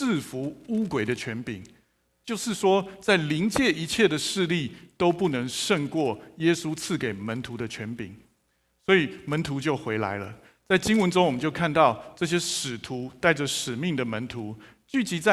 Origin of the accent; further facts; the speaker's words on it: China; 所以身为中国人，我就当然买几号餐，一号餐买一送一。